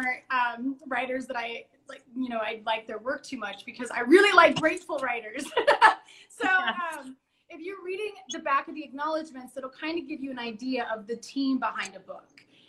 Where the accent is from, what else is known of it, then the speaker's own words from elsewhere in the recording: Denver, Colorado, United States; and I come from Denver, Colorado. I don't come from any connections in publishing.